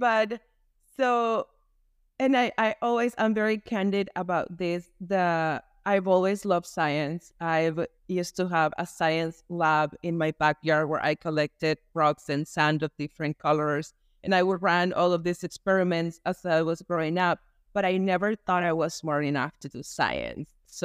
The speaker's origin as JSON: {"language": "English", "country": "Nicaragua", "tie": "born or raised there", "moved": "as an adult", "lives_now": "United States", "said": "I was born and raised in Nicaragua, and we immigrated to the States when I was 18. We came as a family, my mom and my sisters."}